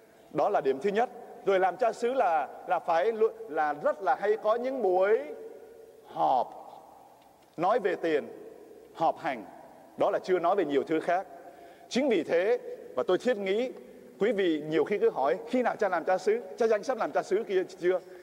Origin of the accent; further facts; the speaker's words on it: Tân Sa Châu, Ho Chi Minh City, Vietnam; moved away; tôi lớn lên ở xứ bên Việt Nam, xứ Tân Sa Châu. Thì trong thời gian mình lớn lên ở Tân Sa Châu